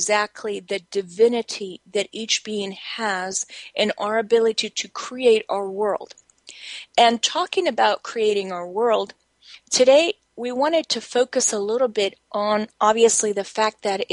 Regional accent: Spain; now in United States; I'm originally from Spain, and my grandparents and my parents moved to the U.S., but they returned. So I was actually born in Spain, and now I'm obviously a naturalized citizen.

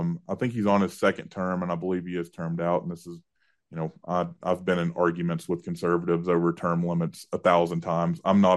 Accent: Tennessee, United States; now in Colorado, United States; Yeah, so I'm originally a Tennessean. That's my home state. Before I moved to Colorado, I grew up, went to high school. My parents still live just outside of Chattanooga.

